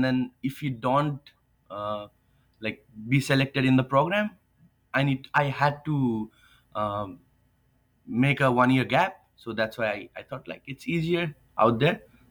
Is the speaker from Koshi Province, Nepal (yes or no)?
yes; Biratnagar, Koshi Province, Nepal; also born or lived in Kathmandu; So I was born in Biratnagar, Nepal, and then I studied in BKVM, which is like Bal Kalyan Vidya Mandir. It's in Biratnagar. So like after grade 4, I shifted to Kathmandu